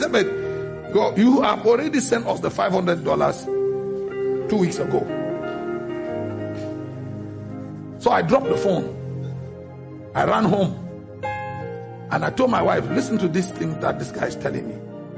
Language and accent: English; Cameroon; I said, good evening, sir. … from Cameroon.